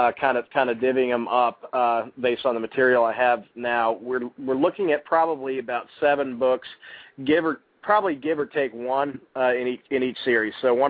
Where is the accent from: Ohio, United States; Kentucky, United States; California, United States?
Kentucky, United States; Lexington; also born or lived in Denver, United States; Well, I was born in Denver, Colorado. So, yeah, I'm definitely have a route there for sure. But most of my life I did live in Lexington